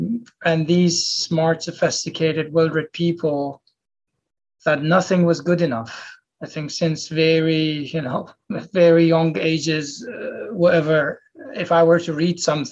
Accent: Iran; Growing up there, I think, was nice. That doesn't mean life in Iran doesn't have any problems.

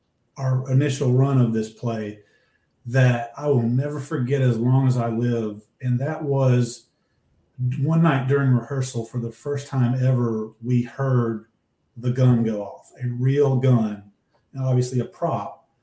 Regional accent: Charleston, South Carolina, United States; The second thing, I'm from Charleston, South Carolina.

